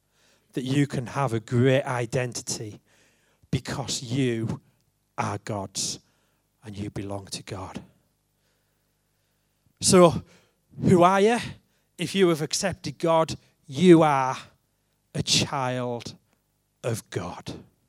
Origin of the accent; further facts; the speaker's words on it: Grangetown, North East England, United Kingdom; I grew up near Middlesbrough in a place called Grangetown, a place with not such a great reputation. And I was a kid in this place. I went to school just outside of Grangetown.